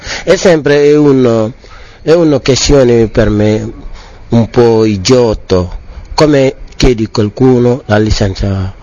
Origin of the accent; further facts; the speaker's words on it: Senegal; Italian is a second language; now in Italy; Vengo dal Senegal